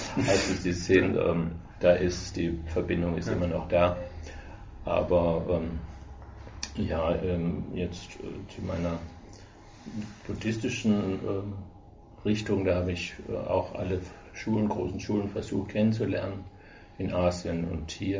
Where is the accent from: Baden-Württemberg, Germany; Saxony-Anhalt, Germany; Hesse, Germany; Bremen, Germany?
Baden-Württemberg, Germany; Ich komme hier aus dem Schwarzwald. Und wie es für einen richtigen Schwarzwälder gehört, war ich auch mal sehr katholisch oder in einer sehr katholischen Familie.